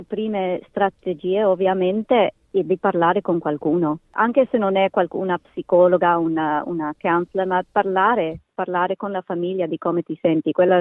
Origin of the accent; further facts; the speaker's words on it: Australia; io sono nata qui ma i miei genitori sono nati in Italia. Anche per me, sono andata a scuola qui, ho fatto le amicizie, ma mi sentivo sempre italiana e non australiana. Qualche volta mi sentivo come se vivevo tra due mondi.